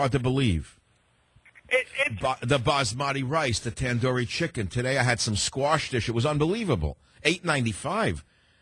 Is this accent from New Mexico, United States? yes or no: no; New York, United States; If it was the people I grew up in New York, in the Catskills, you know what they would do to someone who came back a third time?